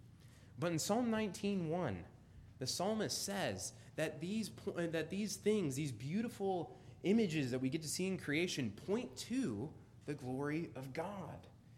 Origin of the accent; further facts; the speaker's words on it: Boise, Idaho, United States; now in San Diego, United States; or from my hometown of Boise, Idaho, that I'm moving to San Diego